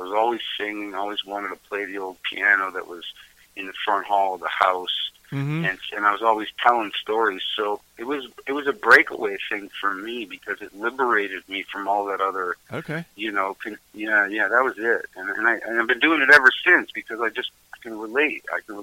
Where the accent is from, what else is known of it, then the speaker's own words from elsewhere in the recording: Markham, Ontario, Canada; now in Melancthon, Canada; I grew up in Markham. I was sort of born, bred, hatched, raised, incubated, however you want to look at it, and made the transition up here about 14 years ago. Just because I grew up in a rural farming community